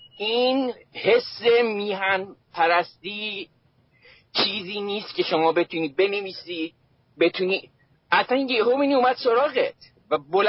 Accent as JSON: {"language": "Persian", "country": "Iran", "said": "میخوام به عنوان یه ایرانی یه کاری بکنم."}